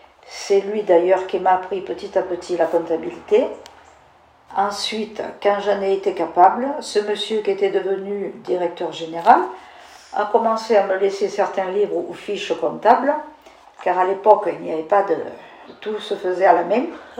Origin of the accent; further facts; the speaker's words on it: Gigondas, Provence-Alpes-Côte d'Azur, France; also born or lived in Vaison-la-Romaine; Je suis née en 1940, à Vaison-la-Romaine. Toute mon enfance s'est passée dans le village de Gigonda, où je suis allée à l'école jusqu'au certificat d'études que j'ai passé à 13 ans et demi